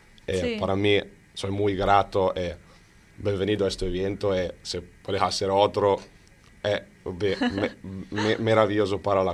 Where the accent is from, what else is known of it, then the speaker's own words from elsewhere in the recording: Italy; first language Italian; Spanish is a second language; moved away; also born or lived in Australia / New Zealand; vengo de Italia, pero hace muchos años que estoy a viajar. Paso un montón de años en Australia, Nueva Zelanda